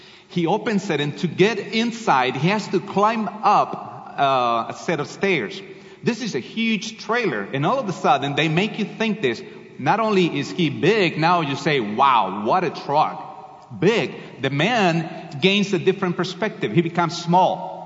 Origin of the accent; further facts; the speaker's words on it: Colombia; So, as Pastor said, I'm from Colombia, South America.